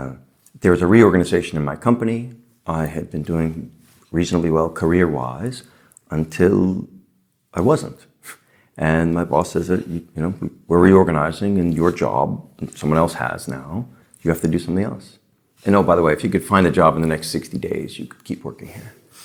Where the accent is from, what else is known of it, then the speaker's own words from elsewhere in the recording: New York City, New York, United States; Well, I grew up in New York City and my whole life, really, I did what people did, which is you went to work, got a job, worked in big companies my whole life.